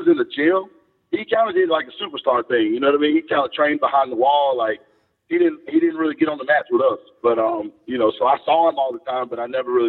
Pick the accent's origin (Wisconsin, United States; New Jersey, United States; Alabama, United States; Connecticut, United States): Alabama, United States; Homewood; Birmingham, Homewood, Alabama.